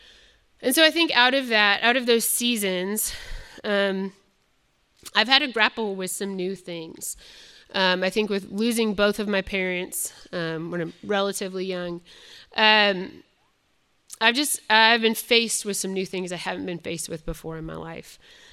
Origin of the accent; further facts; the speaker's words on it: Illinois, United States; I'm originally not from Kentucky. I'm from Northern Illinois. When I graduated from college, both my parents moved to Kentucky